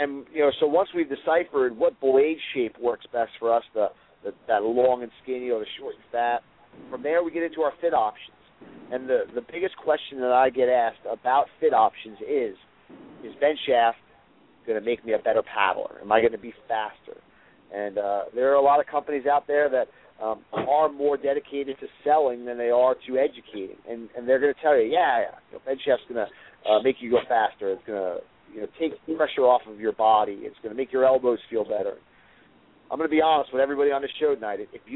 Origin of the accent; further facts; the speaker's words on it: Long Island, New York, United States; I grew up on Long Island myself